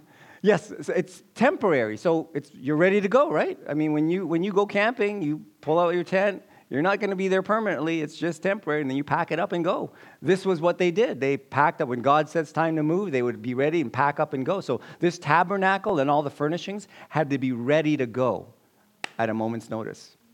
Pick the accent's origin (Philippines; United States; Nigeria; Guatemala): Philippines; My wife is from Chile. I'm from the Philippines, so my kids are Chilipinos.